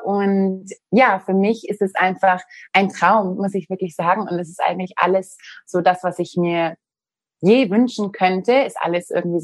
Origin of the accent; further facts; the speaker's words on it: Bavaria, Germany; now in Australia; Ich komme aus der Nähe von Nürnberg ursprünglich und ja, bin jetzt seit 2012 in Australien